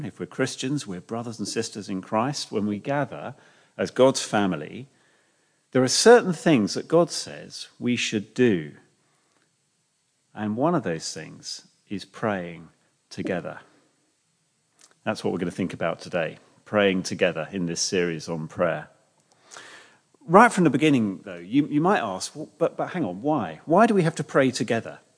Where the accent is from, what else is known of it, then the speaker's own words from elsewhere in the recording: London, United Kingdom; When I was growing up in North London, we'd always go and see the lights together.